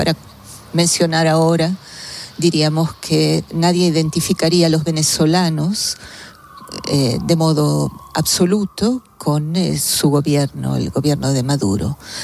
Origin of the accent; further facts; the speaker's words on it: Argentina; Yo también soy argentina